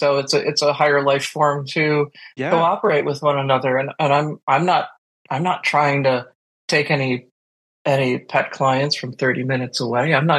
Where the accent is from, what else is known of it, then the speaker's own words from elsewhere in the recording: Wisconsin, United States; I'm in the Dallas Metroplex, and it's massive. It's just where I grew up in Wisconsin